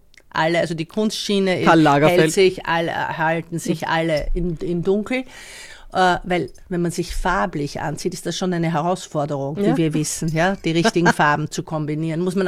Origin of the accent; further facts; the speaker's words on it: Austria; now in United States; Ich war aus Österreich